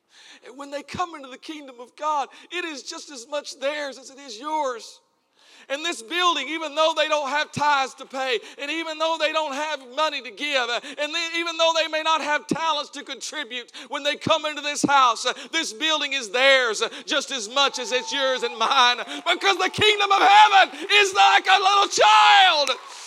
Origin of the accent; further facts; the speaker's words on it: Texas, United States; I am from Texas. I say it wrong. Actually, I say it right. I'm from Texas.